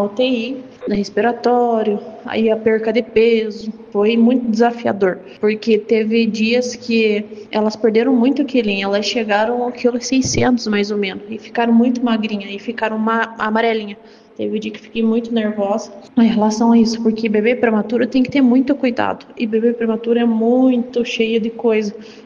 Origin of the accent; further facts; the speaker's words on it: Rio Bonito do Iguaçu, Paraná, Brazil; ocorreu uma tragédia lá na minha cidade, no Rio Bonito do Iguaçu, deu um tornado.